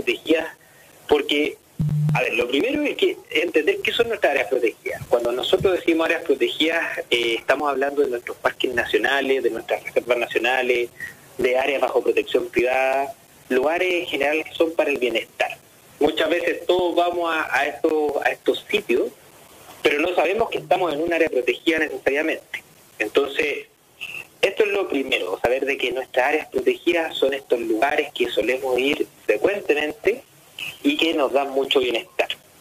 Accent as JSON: {"language": "Spanish", "town": "Santiago", "region": "Santiago Metropolitan Region", "country": "Chile", "said": "para los que somos de Santiago"}